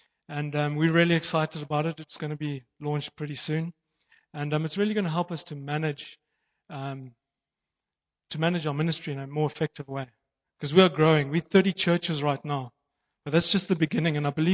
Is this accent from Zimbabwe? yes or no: yes; Harare, Zimbabwe; I don't speak any Afrikaans at all. Not one word. I was born in Zimbabwe, Harare. Went to school there, then went to UCT, which is an English university. I then went and worked in London, been over to the States.